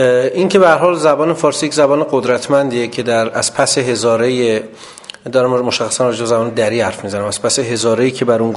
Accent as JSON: {"language": "Persian", "country": "Iran", "said": "از چیزی که منو میسازه به عنوان یک ایرانی و حالا در بستر کلانتر از یک آدمی که اهل خاورمیانه است"}